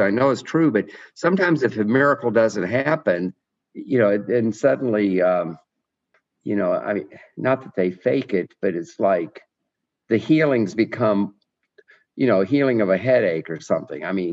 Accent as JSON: {"language": "English", "town": "Lakeland", "region": "Florida", "country": "United States", "tie": "born or raised there", "said": "The amazing thing is that I grew up in Lakeland, Florida. I lived on a street called Venetian Avenue, and our house number was 722."}